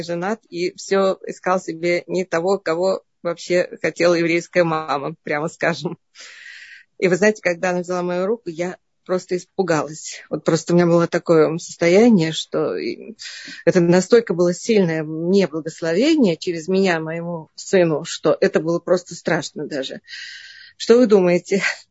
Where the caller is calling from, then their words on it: Moscow, Russia; Я из Москвы звоню.